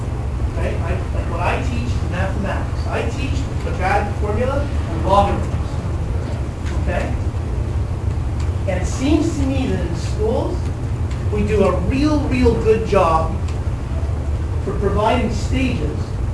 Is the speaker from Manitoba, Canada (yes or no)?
yes; Manitoba, Canada; Now, understand, I'm coming from Manitoba and the prairies. It's really flat.